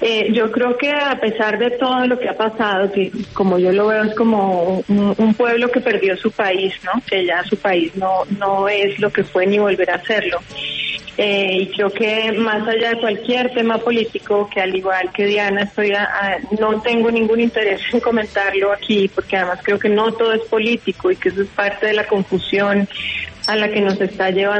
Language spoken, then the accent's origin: Spanish; Colombia; now in Venezuela; Uno como colombiano en Venezuela muchas veces, solo por ser colombiano, lo toman de derecha